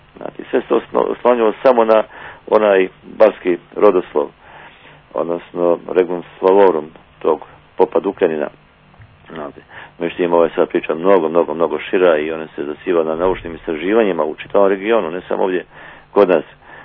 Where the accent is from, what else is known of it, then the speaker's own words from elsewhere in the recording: Montenegro; Mi prije svega znamo kako je ovdje kod nas u Crnoj Gori